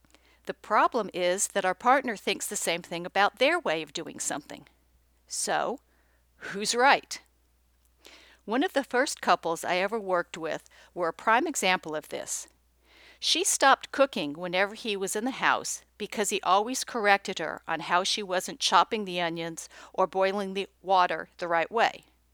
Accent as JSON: {"language": "English", "town": "Los Angeles", "region": "California", "country": "United States", "tie": "born or raised there", "said": "You see, I grew up in Los Angeles. I learned to drive on the highways."}